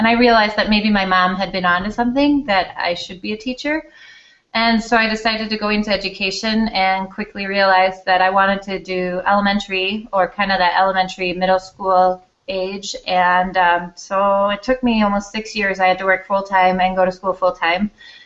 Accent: Denmark; moved away as an adult; now in Madison, United States; And I was born and raised in Denmark, and we moved to Madison, Wisconsin when I was 18

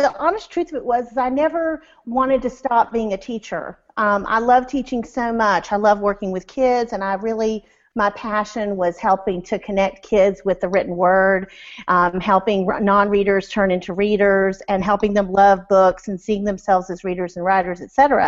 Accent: Washington, United States; Well, I grew up in Washington State.

